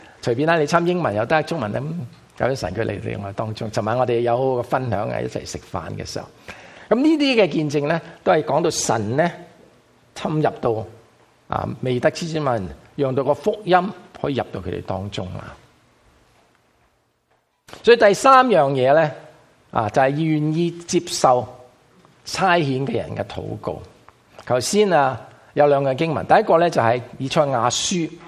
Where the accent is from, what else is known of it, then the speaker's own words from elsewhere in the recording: Guangdong, China; 香港人可以用英文，可以用嘎嘎咕的国语，或者我们广东话当然是最容易可以跟我们分享的时候